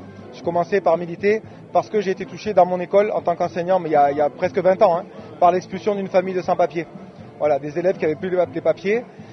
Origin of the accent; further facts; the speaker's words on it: Istres, Provence-Alpes-Côte d'Azur, France; Et en vérité, je suis de Istres, c'est pas très loin, hein. C'est à 10 km même pas.